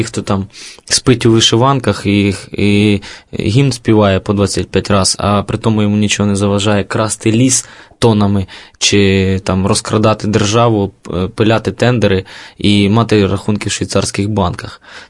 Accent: Kyiv, Ukraine; Я виріс в Києві

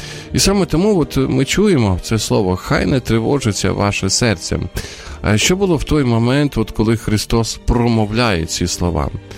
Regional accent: Sumy, Sumy Oblast, Ukraine; Теж тривожуся за, наприклад, за моє рідне місто, за Суми.

